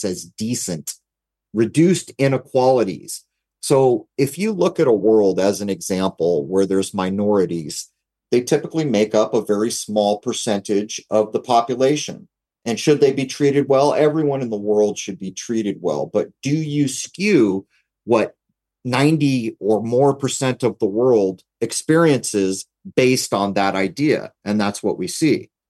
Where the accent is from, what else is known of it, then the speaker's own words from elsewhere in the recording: United States; And in the world that I grew up in America, the idea was supposed to be you supported and voted for people who provided what you thought was best.